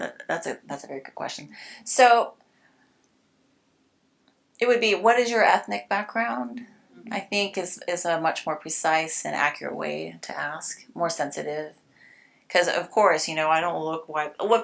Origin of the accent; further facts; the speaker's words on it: Houston, Texas, United States; I was like, no, I'm from Houston. I was born and raised here.